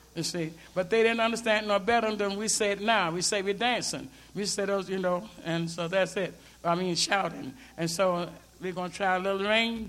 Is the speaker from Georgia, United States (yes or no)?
yes; Georgia, United States; He's from Alabama and I'm from Georgia, and we're all right there together.